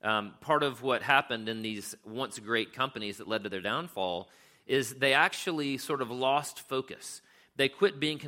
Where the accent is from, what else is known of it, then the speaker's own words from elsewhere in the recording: South Carolina, United States; also born or lived in San Diego, United States / Pensacola, United States; So my dad was in the military, and so I was born in San Diego. We moved to Pensacola, Florida. From Pensacola, we moved to South Carolina, which is mostly where I grew up.